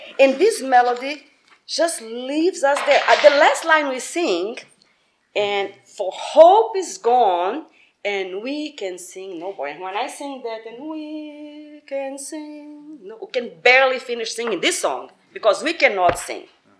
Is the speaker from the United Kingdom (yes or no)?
no; Brazil; Marcel and I come up from Brazil, but we are from different areas.